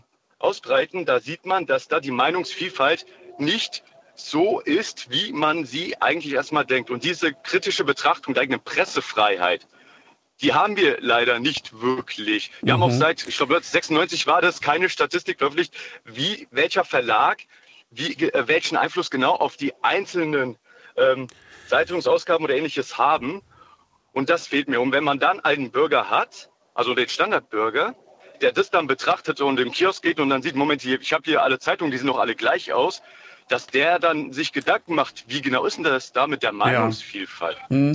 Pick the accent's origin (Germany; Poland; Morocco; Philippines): Germany; Rhine-Main; ich komme aus dem Rhein-Main-Gebiet